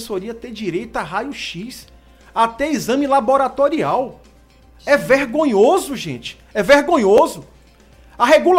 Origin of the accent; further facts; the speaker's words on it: Ilhéus, Bahia, Brazil; eu sou de Ilhéus, nasci e me criei em Ilhéus, no bairro do Pontal.